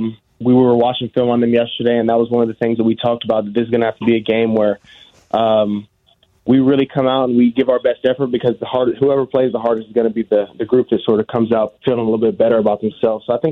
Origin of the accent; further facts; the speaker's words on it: Tennessee, United States; I mean, I started out at Vanderbilt. Got to sort of play for my hometown team, be around family and things like that.